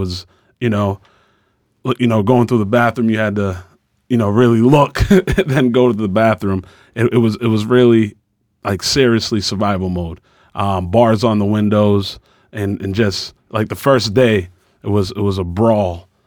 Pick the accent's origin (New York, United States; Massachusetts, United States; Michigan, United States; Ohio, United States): Massachusetts, United States; Growing up in Lincoln Sudbury, there was carpets on the floor, long hallways.